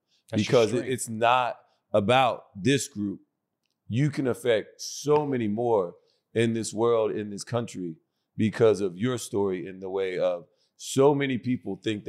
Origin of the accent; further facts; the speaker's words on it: Alabama, United States; So, I'm from Alabama.